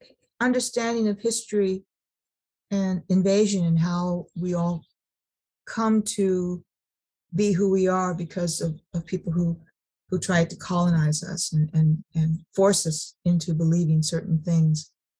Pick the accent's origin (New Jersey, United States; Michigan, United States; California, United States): California, United States; Sacramento; English is not my first language. Spanish is not my first language. I have no idea what my first language is. I grew up in Sacramento, not on a reservation.